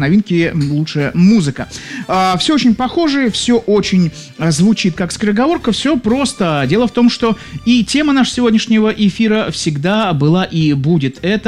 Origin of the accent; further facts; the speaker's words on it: Saint Petersburg, Russia; я из Санкт-Петербурга.